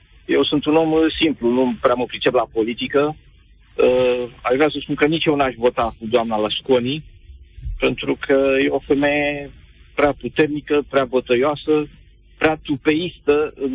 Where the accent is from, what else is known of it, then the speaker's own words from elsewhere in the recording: Bucharest, Romania; eu și soția mea sunt bucureșteni jet by jet